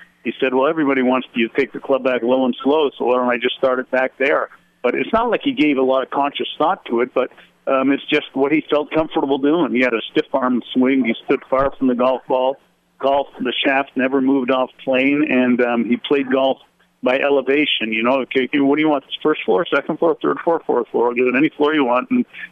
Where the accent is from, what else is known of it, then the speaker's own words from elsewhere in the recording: Toronto, Ontario, Canada; when I was 13 years old growing up in Toronto